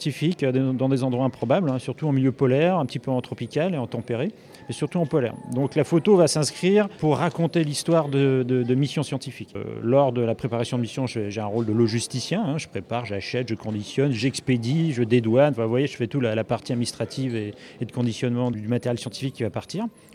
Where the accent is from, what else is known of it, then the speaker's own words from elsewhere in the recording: Belle-Île-en-Mer, Brittany, France; je suis originaire de Belle-Île-en-Mer. Donc d'avoir les pieds dans l'eau, c'est un peu... C'est un peu le quotidien.